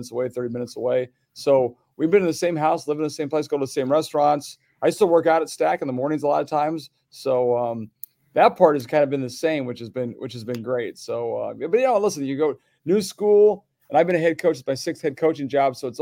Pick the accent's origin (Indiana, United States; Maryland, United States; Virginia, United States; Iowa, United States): Iowa, United States; now in Sparkill, United States; Like when I grew up in Iowa, like there was like a town that would be like 30 miles in another town.